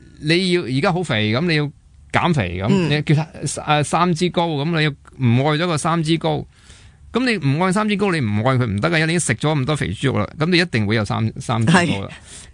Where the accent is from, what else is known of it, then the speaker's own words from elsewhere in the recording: Hong Kong; 我哋中国人，我哋香港人就好愿意关心自己嘅身体噶嘛。